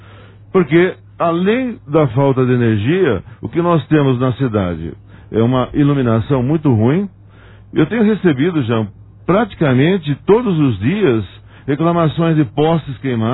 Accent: Fernando, Brazil; Porque nasci em Fernando, convivi a minha grande juventude, infância, e depois já mais adulto, né? Sempre estive presente no distrito

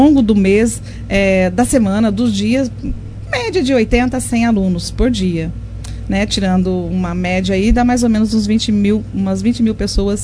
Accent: Pontal, São Paulo, Brazil; now in Monte Alto, Brazil; Eu sou de Pontal, né? E casei com o Paulo, que é daqui, e vim para cá. Conheci o Paulo em 85, nos casamos e viemos morar aqui em Monte Alto.

